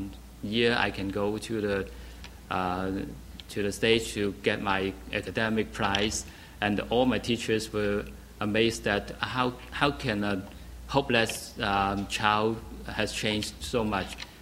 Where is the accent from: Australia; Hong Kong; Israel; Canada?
Hong Kong; English is a second language; moved away as an adult; now in United States; I came from Hong Kong last year.